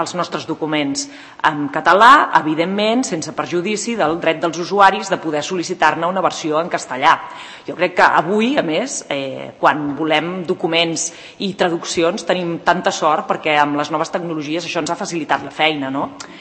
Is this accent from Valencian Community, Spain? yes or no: no; Catalonia, Spain